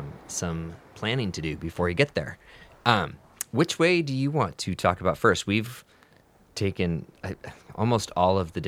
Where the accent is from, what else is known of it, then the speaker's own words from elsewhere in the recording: Seattle, Washington, United States; again, we're from Seattle, so we're talking mainly from the Seattle area.